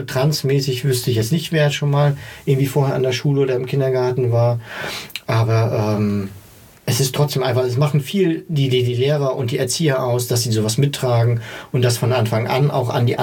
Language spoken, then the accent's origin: German; eastern Germany, Germany; Ich komme aus dem Osten, da ist das so das Übliche.